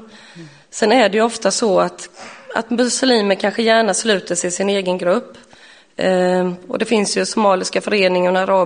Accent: Jönköping, Jönköping County, Sweden; moved away as an adult; now in Vaggeryd, Sweden; Jag är uppvuxen i Jönköping och flyttade hit som 24-åring. Och jag har bott i kommunen i 24 år. Då är det lätt att räkna ut att jag har nått 48-strecket. Trebarnsmor.

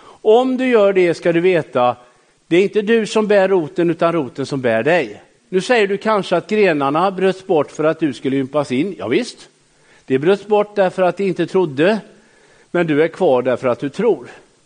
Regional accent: Västra Götaland County, Sweden; Alltså jag är från Göteborgs norra skärgård, alltså det växer inga träd överhuvudtaget

